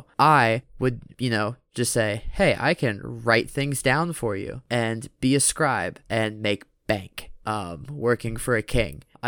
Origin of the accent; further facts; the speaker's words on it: Scotland, United Kingdom; I'm Scottish.